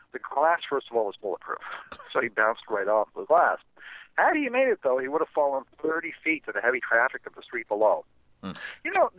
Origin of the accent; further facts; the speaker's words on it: Missouri, United States; Some in my home state of Missouri call them Obama voters